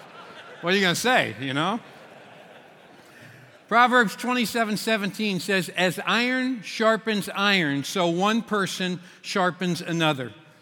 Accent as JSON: {"language": "English", "region": "Kentucky", "country": "United States", "said": "I have a different accent than Reese has. I am from Kentucky. Kentucky is a very different place."}